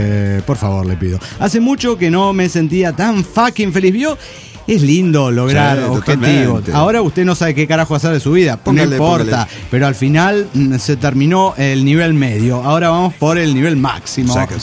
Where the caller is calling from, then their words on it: León, Guanajuato, Mexico; de León, Guanajuato.